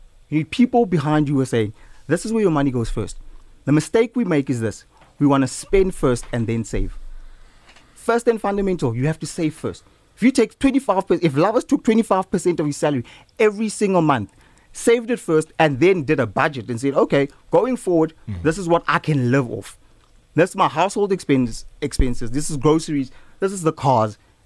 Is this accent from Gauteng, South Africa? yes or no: yes; Soweto, Gauteng, South Africa; I'm from Soweto, Midlands